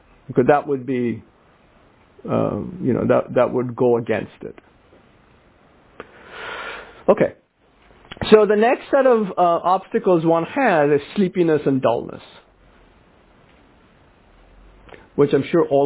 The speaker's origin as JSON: {"language": "English", "country": "India", "tie": "born or raised there", "said": "I come from the Hindu tradition originally when I grew up in India"}